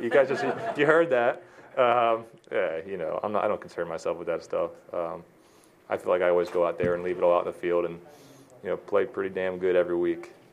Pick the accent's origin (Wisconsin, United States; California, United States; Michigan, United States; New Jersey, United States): New Jersey, United States; I'm from New Jersey, but, you know, 5 miles from Philadelphia, you know, if that. It's going to be a lot of fun. I mean, I grew up around all Eagles fans